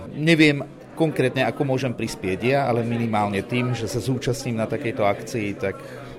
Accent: Poltár, Banská Bystrica Region, Slovakia; Ja som pamiatkár a pochádzam z Poltára, to je také mestečko na strednom Slovensku.

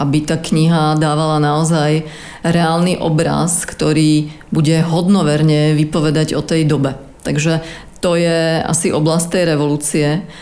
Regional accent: Vrútky, Žilina Region, Slovakia; moved away as an adult; also born or lived in Munich; now in Prague, Czechia; ja som z Vrútok, že sa spolu presťahujeme do Prahy. Ja som sa do Prahy presťahovala, keď som mala 25 rokov, pretože medzi tým som teda ešte žila v Nemecku v Mníchove.

